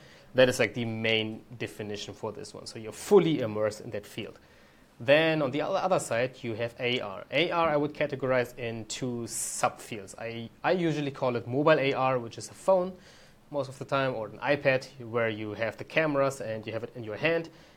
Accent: Berlin, Germany; I'm born and raised in Berlin, and my parents are from India. They moved here 30 plus years ago, and I've been here all my life

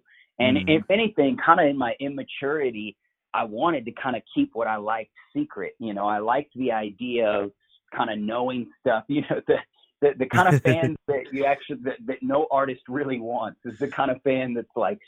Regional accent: Portland, Oregon, United States; born there; I was born in Portland, Oregon, so in the West Coast, was raised in a non-Christian home

